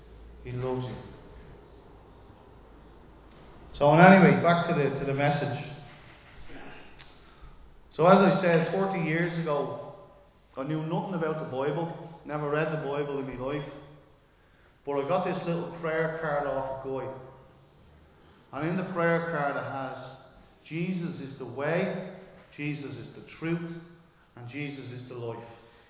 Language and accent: English; Dublin, Leinster, Ireland; We lived in the old tenement houses in Shamrock Dermot Street, in the north side of Dublin. And we lived there for a number of years. We moved from there out to Cundalkin, Neilstown, which was like, there was a lot of farmland at the time.